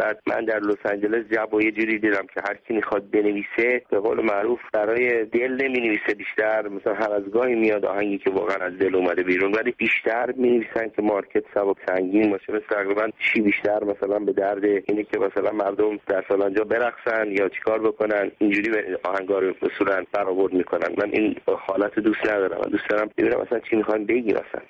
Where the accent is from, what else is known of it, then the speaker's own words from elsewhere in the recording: Iran; من که ایرانی هستیم